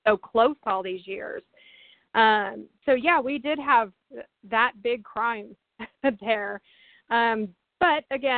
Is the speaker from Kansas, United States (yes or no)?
yes; Wichita, Kansas, United States; also born or lived in Overland Park; I grew up in Wichita, Kansas. We had crime, but nothing like New York.